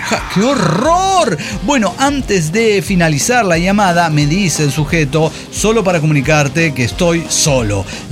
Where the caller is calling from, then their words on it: Atizapán, State of Mexico, Mexico; de Atizapán, México.